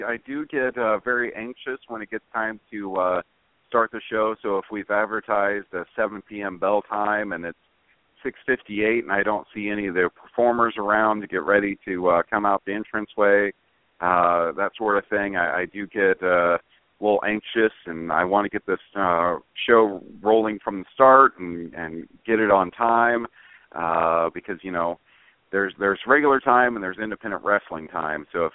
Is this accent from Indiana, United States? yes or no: yes; Peru, Indiana, United States; I had mentioned that I was from Peru, Indiana